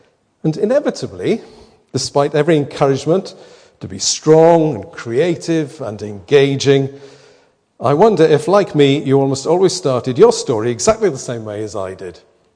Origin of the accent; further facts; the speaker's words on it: Llangyfelach, Wales, United Kingdom; Jan and I used to live in Gos Aenon, and I was brought up in Llangefelach, and when we married, we moved to Gos Aenon.